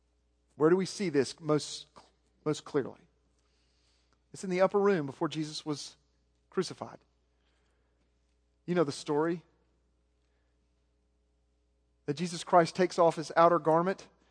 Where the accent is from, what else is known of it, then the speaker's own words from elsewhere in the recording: Arkansas, United States; And I'm like, well, I'm from Arkansas. I'm not going to be okay.